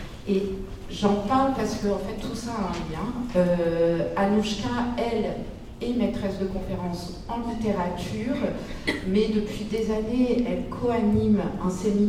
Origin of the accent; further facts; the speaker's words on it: France; On est français, on se refait pas.